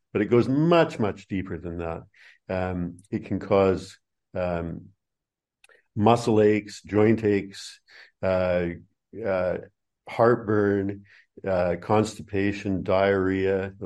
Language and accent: English; Canada; moved away as an adult; also born or lived in New Zealand; now in Australia; the reason I don't speak with the proper Australian twist to my accent is because I have only lived here in Australia for 12 years now. Prior to that, I lived in New Zealand. And before that, I lived in Canada.